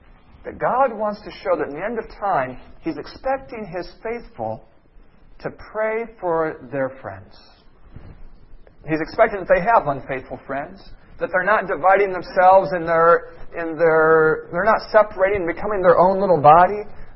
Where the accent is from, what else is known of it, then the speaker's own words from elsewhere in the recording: Arkansas, United States; Just so you know, though I'm from Arkansas, I don't buy into this at all.